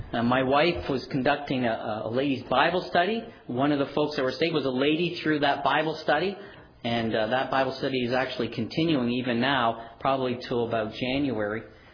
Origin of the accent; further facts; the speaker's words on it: London, Ontario, Canada; I am from London, Ontario. I've ministered there for almost 7 years.